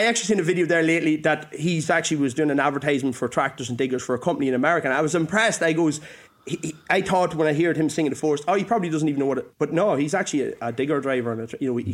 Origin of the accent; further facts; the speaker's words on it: Ireland; It's a thing about being Irish and being from the country.